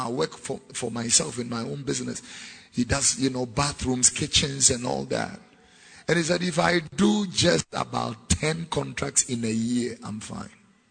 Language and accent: English; Abeka, Greater Accra, Ghana; also born or lived in Tesano, Ghana; I was born in Tesano. I grew up in Fadama and Abeka. I have been a Muslim before.